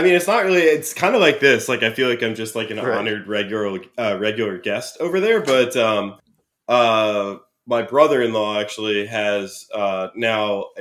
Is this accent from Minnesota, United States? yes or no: yes; Minnesota, United States; so I'm from Minnesota, but not only around Minnesota